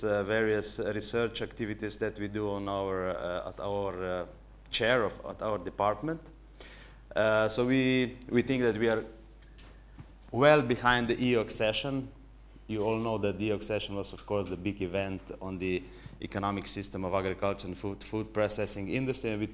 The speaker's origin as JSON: {"language": "English", "country": "Slovenia", "second_language": "English", "said": "I'm coming from Slovenia, a small country"}